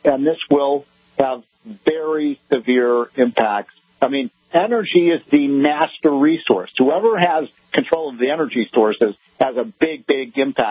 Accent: Chicago, Illinois, United States; growing up in Chicago

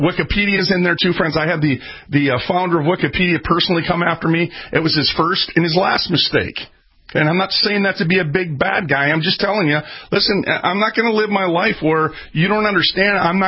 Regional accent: United States; And just keep in mind, we're American babies here.

